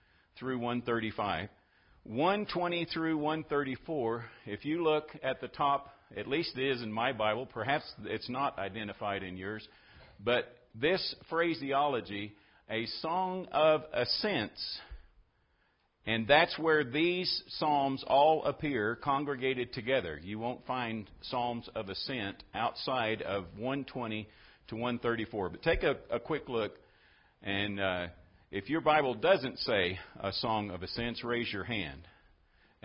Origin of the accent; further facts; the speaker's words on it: Oklahoma, United States; But I was raised in Oklahoma, and we had mountains in Oklahoma, and Quartz Mountain was a hill, but we called it Quartz Mountain.